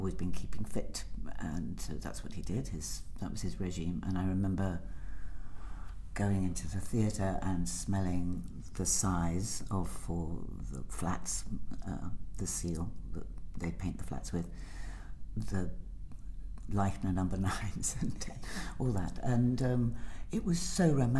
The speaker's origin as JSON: {"language": "English", "region": "New York", "country": "United States", "tie": "born there", "said": "I was born in New York, and because Dad knew he was going to be subpoenaed before the un-American activities."}